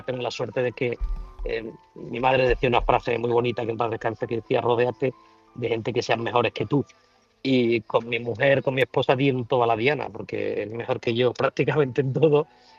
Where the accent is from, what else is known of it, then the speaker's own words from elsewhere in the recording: Nerva, Andalusia, Spain; que es de donde yo soy, donde yo nací, que ahí está mi padre